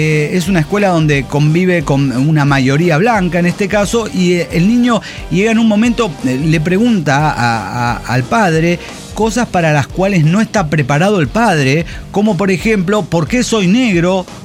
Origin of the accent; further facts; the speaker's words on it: Guadalajara, Jalisco, Mexico; de Guadalajara, Jalisco.